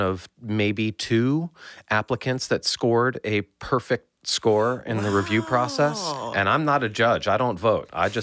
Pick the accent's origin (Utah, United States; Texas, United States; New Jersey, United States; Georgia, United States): New Jersey, United States; Fort Lee; I grew up in Fort Lee, New Jersey.